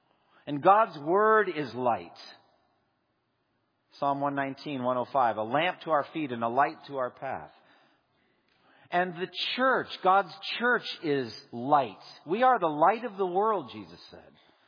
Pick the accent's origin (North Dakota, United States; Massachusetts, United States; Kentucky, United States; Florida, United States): Massachusetts, United States; And it's not because I'm from Massachusetts.